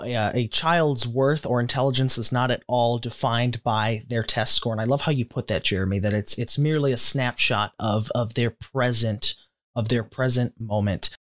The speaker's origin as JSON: {"language": "English", "town": "Green Bay", "region": "Wisconsin", "country": "United States", "tie": "born or raised there", "said": "I did attend a classical Christian private school for about 2 years in my hometown of Green Bay, Wisconsin."}